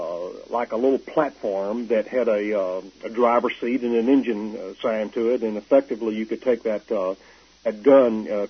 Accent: Texas, United States; I was always was born and raised in Texas, and I was a Southern Baptist

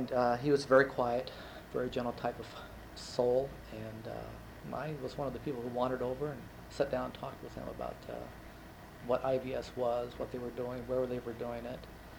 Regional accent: Amarillo, Texas, United States; born there; I was born in Amarillo, Texas, mm-hmm. in the panhandle of the Texas area, but spent a couple of years there, but didn't live long mm-hmm. in that area.

